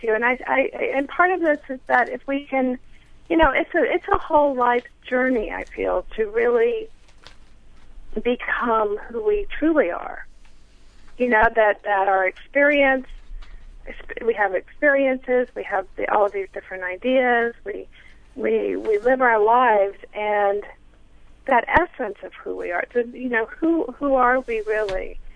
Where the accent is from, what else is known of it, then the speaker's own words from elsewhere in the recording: United States; I grew up in the United States. I am now entering, I just turned 60